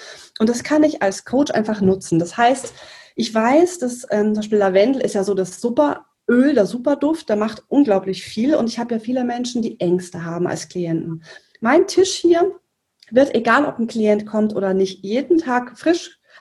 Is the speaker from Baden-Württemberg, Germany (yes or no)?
no; Bavaria, Germany; Ich komme aus Bayern, man hört es ab und zu.